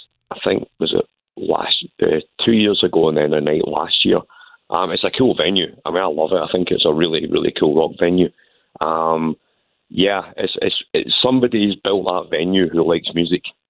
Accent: Scotland, United Kingdom; Yes, I am from Scotland.

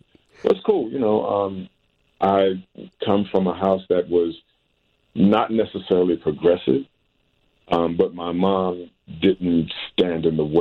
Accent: Chicago, Illinois, United States; Well, as a young person, I lived in the projects. LeClaire Courts, which was Southwest Side, right by Cicero.

